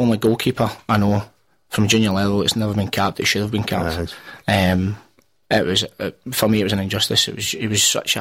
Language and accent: English; Greenock, Scotland, United Kingdom; Do you fancy coming to Greenock, my hometown? So it was a no-brainer.